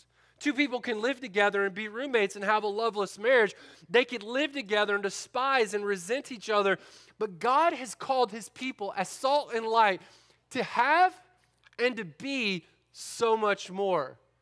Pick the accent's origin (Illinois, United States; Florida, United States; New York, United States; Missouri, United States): Florida, United States; I grew up in Florida.